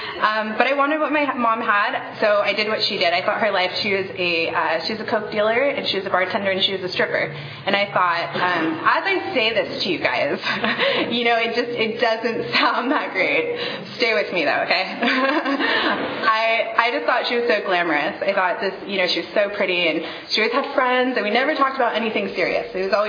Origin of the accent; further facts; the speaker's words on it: Huntington Beach, California, United States; I grew up in Huntington Beach, and I felt really inferior.